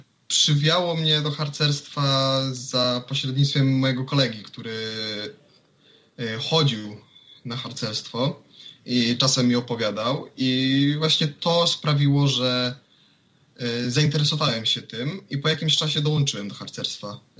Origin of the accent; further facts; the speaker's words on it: Sulechów, Lubusz Voivodeship, Poland; Ja jestem z Sulechowa